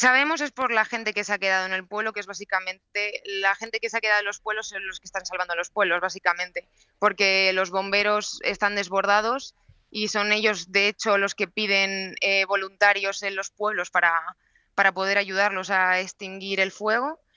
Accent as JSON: {"language": "Spanish", "town": "Riofrío de Aliste", "region": "Castile and León", "country": "Spain", "tie": "born or raised there", "said": "en mi pueblo, que es Riofrío de Aliste, está todo quemado alrededor."}